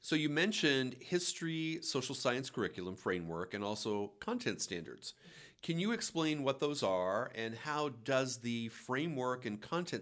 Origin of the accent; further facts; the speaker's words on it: Montana, United States; also born or lived in Nevada; I did not grow up in California, and so I grew up in Montana and Nevada.